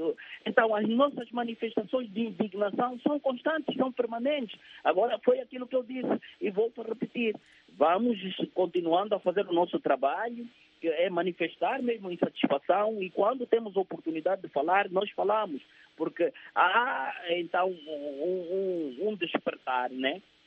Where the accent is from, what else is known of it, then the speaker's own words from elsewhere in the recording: Angola; moved away; eu quando saí de Angola, eu saí fugido e não tive ninguém que me apoiasse. Eu saí fugido desse país.